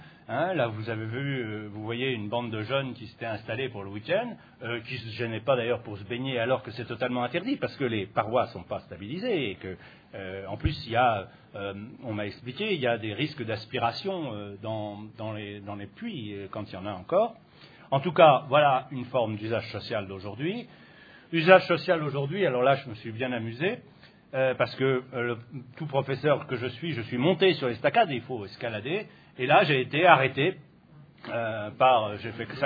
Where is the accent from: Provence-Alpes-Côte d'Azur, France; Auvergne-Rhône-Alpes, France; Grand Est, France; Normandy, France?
Provence-Alpes-Côte d'Azur, France; Alors évidemment, quand on est provençal